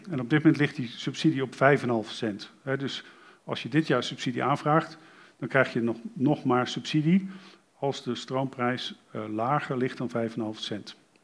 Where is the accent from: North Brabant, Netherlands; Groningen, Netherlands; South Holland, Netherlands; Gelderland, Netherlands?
Gelderland, Netherlands; Geldermalsen; ik kom helemaal uit Geldermalsen en in Overbetuwe hebben ze daar, is dat gewoon ver weg.